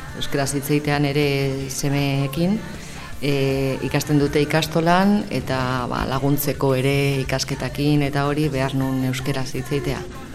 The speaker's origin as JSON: {"language": "Basque", "town": "Tolosa", "region": "Basque Country", "country": "Spain", "second_language": "Basque", "lives_now": "Hondarribia, Spain", "said": "Bai, jatorriz Tolosakoa naiz."}